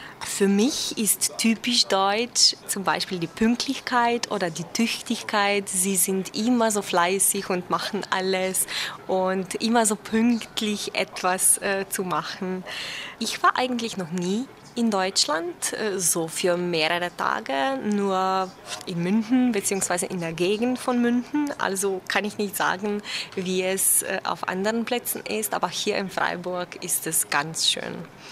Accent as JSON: {"language": "German", "country": "Slovenia", "second_language": "German", "said": "Ich komme aus Slowenien. Ich bin 1981 geboren."}